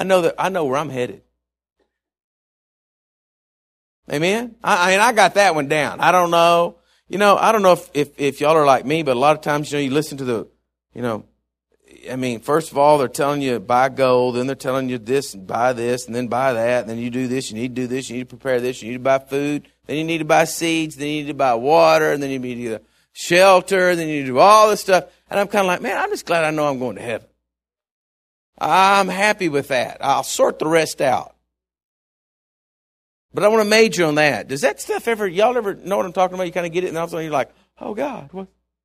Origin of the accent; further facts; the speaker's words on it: Texas, United States; I am so glad that, you know, that I'm from Texas. I've said this before, but I don't know everybody in Texas.